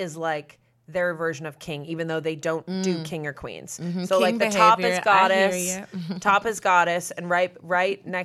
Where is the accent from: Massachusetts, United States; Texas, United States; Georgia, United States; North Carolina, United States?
Massachusetts, United States; I'm from Massachusetts, very close to Salem. Like, I grew up in spooky Massachusetts with like fog over the ocean.